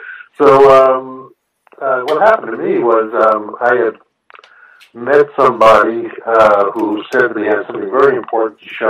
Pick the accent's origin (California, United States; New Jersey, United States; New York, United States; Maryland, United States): New York, United States; New York City; Well, I'm a New Yorker. I was born here. I live here. You might be able to tell it from my voice